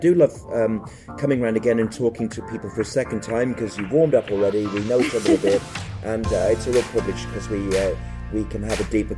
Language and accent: English; Birmingham, West Midlands, United Kingdom; I'm from Birmingham, England, but I am a Jew